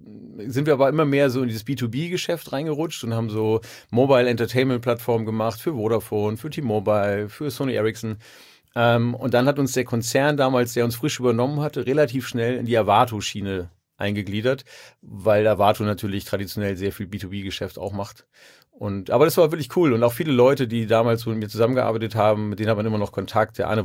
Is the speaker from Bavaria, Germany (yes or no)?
no; Hamburg, Germany; born there; ich bin gebürtiger Hamburger und irgendwie hier immer hängen geblieben.